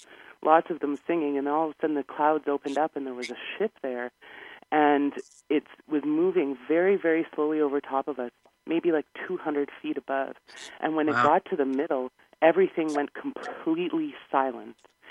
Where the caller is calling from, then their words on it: Manitoba, Canada; So I'm calling from Canada, just south of where that UFO crashed at Lake Winnipeg.